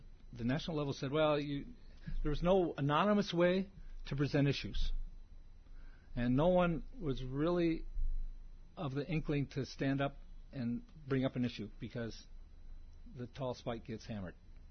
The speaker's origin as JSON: {"language": "English", "region": "Iowa", "country": "United States", "said": "If any of you have been to the Midwest, where I come from Iowa, we have county fairs."}